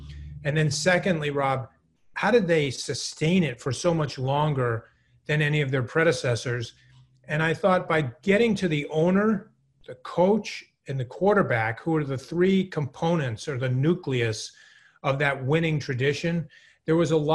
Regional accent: New England, United States; I'm from New England

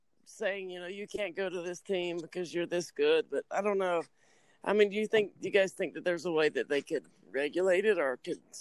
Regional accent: North Carolina, United States; No, I mean, I grew up in North Carolina, so anything North Carolina is what I'm down for.

